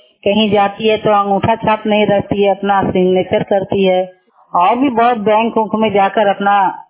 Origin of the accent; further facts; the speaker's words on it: Nanaura, India; hello, मैं ननौरा गाँव के रहने वाली हूँ